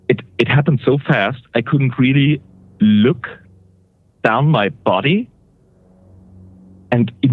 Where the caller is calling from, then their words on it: Switzerland; from? Awesome. Switzerland?